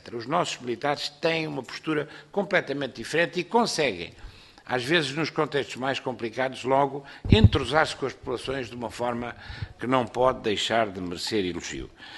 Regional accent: Portugal

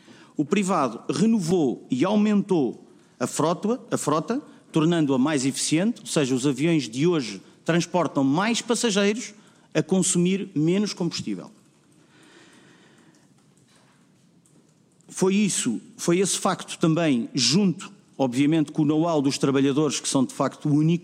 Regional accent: Portugal; enquanto portugueses, onde eu me incluo

